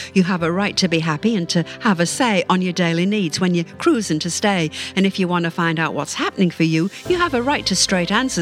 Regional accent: York, Yorkshire and the Humber, United Kingdom; also born or lived in London; when I was born, I was born in London because my father was in the army. But at the age of two, we moved back to York because he was a York man.

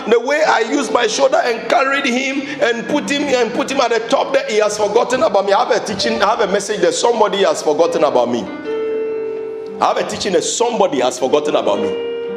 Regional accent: Ashaiman, Greater Accra, Ghana; Me, I grew up in Ashaiman.

